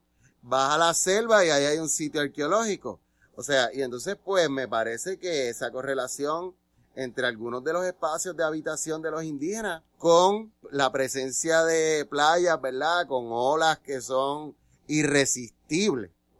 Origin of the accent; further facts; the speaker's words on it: San Juan, Puerto Rico; Este asunto de mudarme acá a la zona norte, yo soy oriundo de San Juan, y ya desde que yo era jovencito, en el edificio donde yo vivía